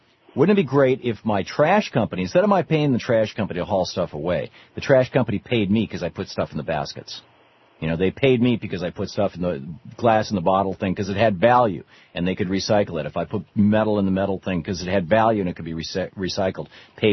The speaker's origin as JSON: {"language": "English", "region": "Michigan", "country": "United States", "tie": "born or raised there", "said": "you know, I grew up in Michigan and we were one of the first states to have a bottle bill"}